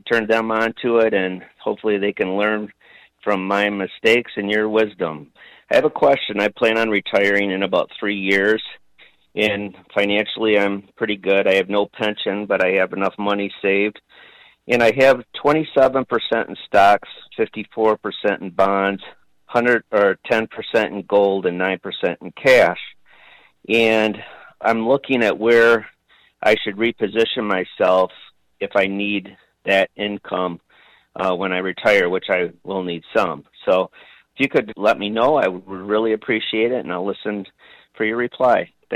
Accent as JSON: {"language": "English", "town": "Fort Gratiot", "region": "Michigan", "country": "United States", "said": "I'm from Fort Gratiot, Michigan."}